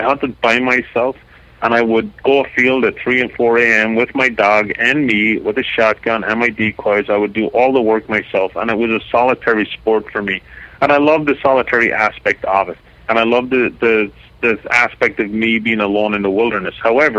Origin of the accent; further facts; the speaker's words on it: Ireland; moved away; Because we have four children and we emigrated from Ireland many years ago, and we don't have a lot of extended family.